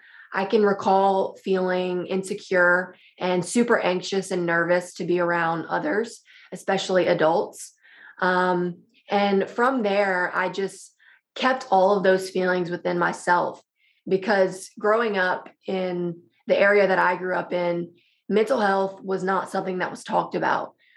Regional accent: Louisiana, United States; Oh, it was the best childhood.

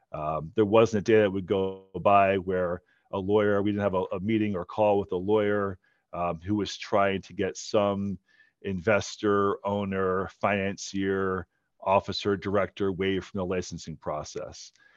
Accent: Pennsylvania, United States; I grew up in Northeast Pennsylvania, where gambling is firmly entrenched in the culture.

